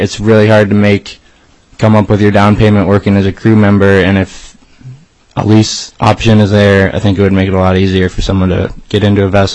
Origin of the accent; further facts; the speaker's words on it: Alaska, United States; Myself, I'm a third-generation troller. I grew up here in Southeast and probably spent 15 of 24 summers that I've been alive out fishing on the boat with my dad.